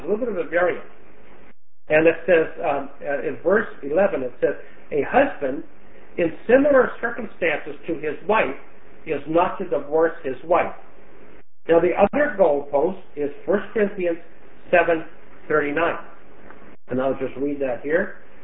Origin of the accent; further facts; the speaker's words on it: Canada; I'm a Canadian, so in hockey